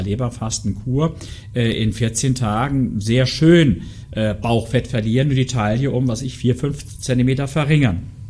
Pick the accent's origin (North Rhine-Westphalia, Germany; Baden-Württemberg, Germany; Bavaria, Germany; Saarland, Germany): Saarland, Germany; wir kommen ja aus dem Saarland